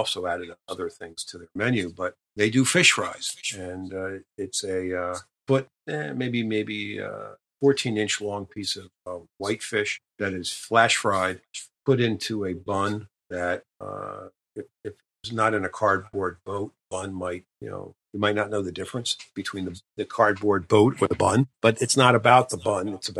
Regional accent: Troy, New York, United States; Well, I grew up, or I was born in Troy, New York, and they call it the capital city region.

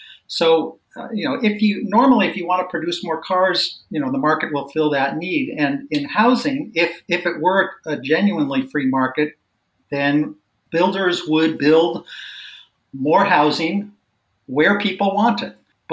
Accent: Minnesota, United States; also born or lived in Washington, D.C.; So I was born in Washington, D.C. My formative years were in Minnesota

